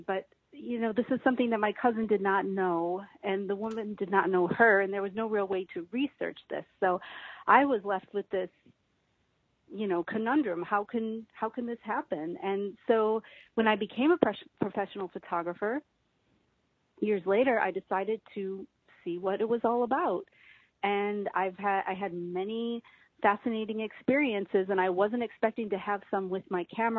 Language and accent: English; Buffalo, New York, United States; I grew up in Buffalo, New York, which is an hour away from a place called Lilydale, New York